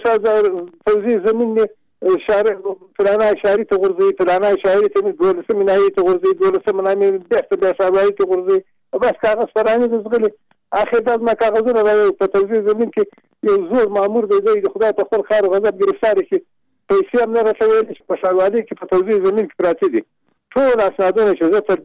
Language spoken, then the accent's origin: Pashto; Nimruz, Afghanistan; now in Kabul, Afghanistan; ټلیفون مې د کابل نه کړی، اصلاً زه د نیمروز ولایت یم.